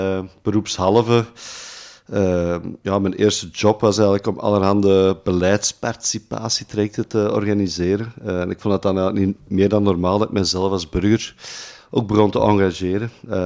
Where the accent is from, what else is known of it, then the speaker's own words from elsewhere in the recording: Flanders, Belgium; now in Antwerp, Belgium; ik woon in Antwerpen-Noord sinds een 20-tal jaar. Ik ben geen geboren Antwerpenaar, ik ben van de Kempen afkomstig.